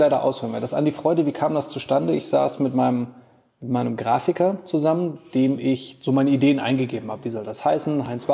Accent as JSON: {"language": "German", "country": "Germany", "accent": "Rhineland", "lives_now": "St. Blasien, Germany", "said": "Man hört sofort, ich bin Rheinländer. Ich bin kein gebürtiger Schwarzwälder. Meine Frau und ich sind aber vor nunmehr 10 Jahren hierher gezogen, weil meine Frau eben aus diesem Ort hier stammt."}